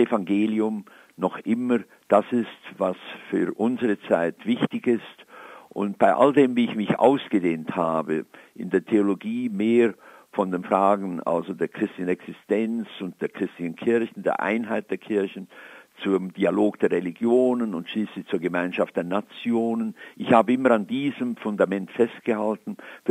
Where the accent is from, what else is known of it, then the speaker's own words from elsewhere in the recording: Sursee, Lucerne, Switzerland; now in Tübingen, Germany; Ja, ich freue mich, dass ich auch jetzt wieder in meine Heimatgemeinde Sursee, wenn ich dann meinen Geburtstag nachfeiere, genauso wie hier in Tübingen, auch den Gottesdienst feiern kann, einen Dankgottesdienst.